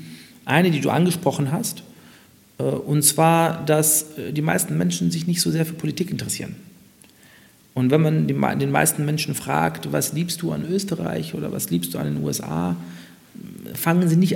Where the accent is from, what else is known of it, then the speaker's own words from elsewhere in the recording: Munich, Bavaria, Germany; born there; als geborener Münchner die Lederhosen und das Dirndl